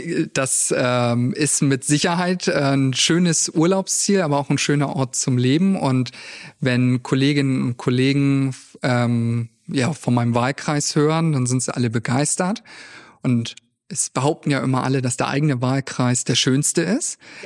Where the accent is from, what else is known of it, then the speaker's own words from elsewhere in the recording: Mildstedt, Schleswig-Holstein, Germany; ich komme aus Mildstedt. Das ist ein Dorf, was direkt angrenzt an Husum. Insofern bin ich Nordfriese.